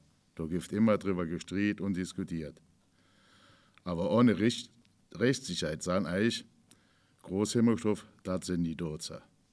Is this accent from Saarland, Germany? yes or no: yes; Hemmersdorf, Saarland, Germany; Ich bin aus Himmelstroff